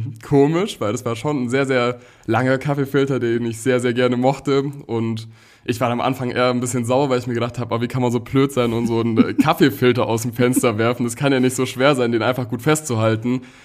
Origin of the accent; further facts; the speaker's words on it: Tübingen, Baden-Württemberg, Germany; ich bin 19 Jahre alt, ich komme aus Tübingen